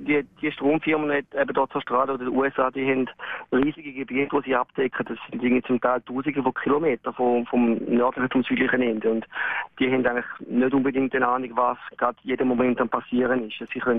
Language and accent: German; Canberra, Australian Capital Territory, Australia; als ich in den 70 Jahren aufgewachsen bin in Canberra.